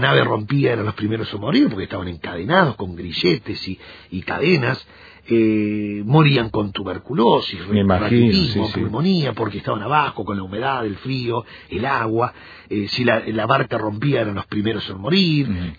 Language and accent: Spanish; Uruguay; born there; Yo no soy judío, soy de línea brasilera, porque mi papá era brasilero, y yo nací en Uruguay